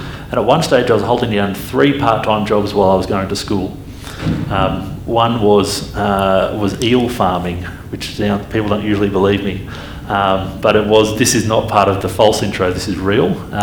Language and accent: English; Narara, New South Wales, Australia; I come from a sub-working class family. I grew up in Narara on the Central Coast